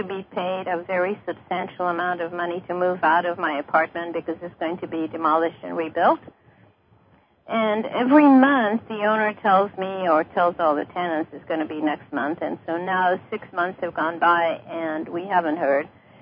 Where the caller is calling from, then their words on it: California, United States; I'm calling from California.